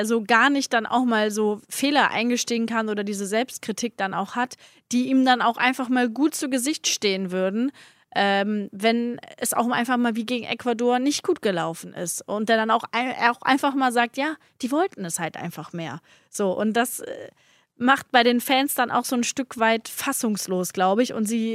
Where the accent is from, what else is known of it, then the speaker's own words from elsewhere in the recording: Germany; ich bin halt an der Grenze groß geworden